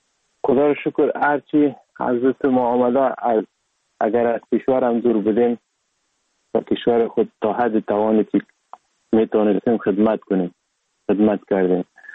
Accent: Sheberghan, Jowzjan, Afghanistan; also born or lived in Sar-e Pol; اصلا زاده ولایت سرپل هستم، در ولایت جوزجان کلان شدیم، تحصیلات ما، مکتب ما، همه چیز ما در ولایت جوزجان خواندیم. اصلا کورش هم در دوران طفولیت از اون ولایت جوزجان شروع کردیم، ولایت جوزجان شهر شبرغان. قریه به نام قریه پیرمزید

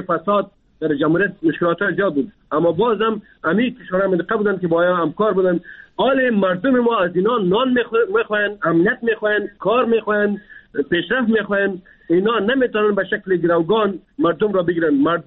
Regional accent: Afghanistan; ما افغان هستیم، ما مسلمان هستیم

